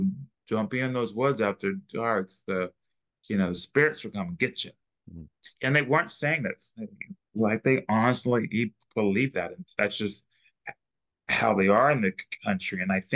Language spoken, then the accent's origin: English; Texas, United States; And I grew up in Texas.